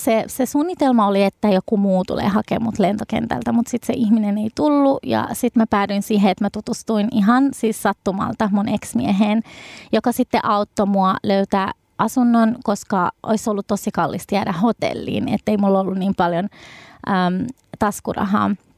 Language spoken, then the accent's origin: Finnish; Babil Governorate, Iraq; now in Finland; se paikkakunta, mistä me oltiin kotoisin, on Babil. Ja Babil on kumminkin pienempi, paljon pienempi kuin Bagdad pääkaupunki.